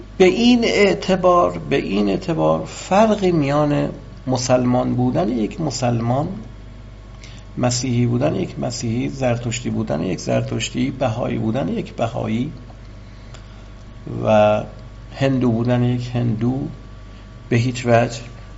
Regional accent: Iran; اینکه من ایرانی هستم و نه یک فرانسوی و نه یک اروپایی و یا یک آمریکایی یا آفریقایی بخشی از فکتیسیتی منه

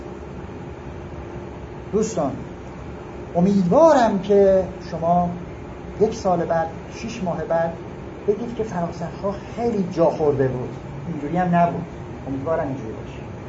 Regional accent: Iran; من شخصا ببخشید به عنوان یک ایرانی

